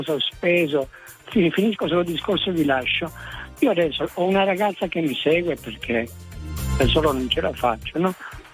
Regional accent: Sicily, Italy; è una galanteria enorme, sono siciliano

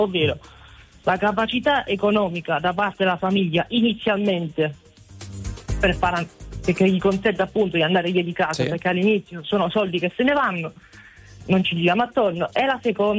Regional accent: Apulia, Italy; rimanere di nuovo nel mio paese provinciale pugliese

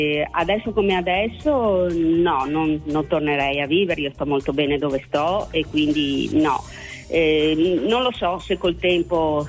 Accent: Venice, Veneto, Italy; now in Udine, Italy; io abito a Udine, ma sono una veneziana.

